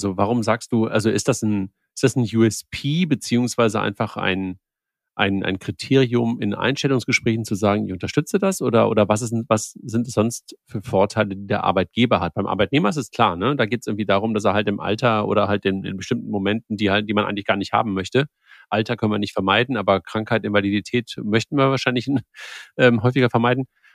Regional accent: North Rhine-Westphalia, Germany; Also ich komme aus dem Ruhrgebiet, mehr oder weniger.

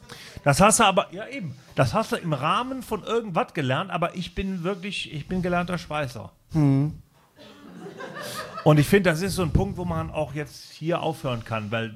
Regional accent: Cologne, North Rhine-Westphalia, Germany; Aus Köln, ja, genau.

